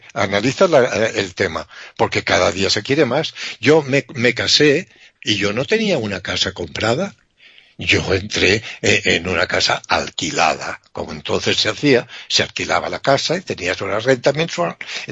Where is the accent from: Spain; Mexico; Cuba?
Spain; por lo menos en mi país ahora mismo, nadie cultiva nada, muy poca gente se dedica al campo. En Mallorca, que era un país, o sea, un territorio del país, de España